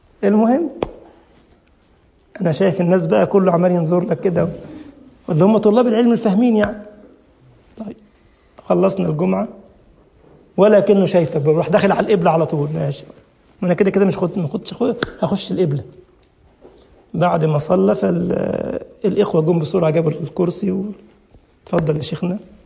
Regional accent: Cairo, Cairo Governorate, Egypt; أنا طبعا من القاهرة

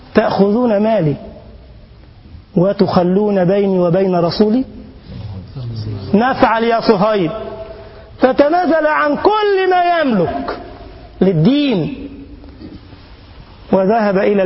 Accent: Egypt; now in Germany; أنا جاي منين يا جماعة؟ من مصر. جيت فين هنا؟ ألمانيا

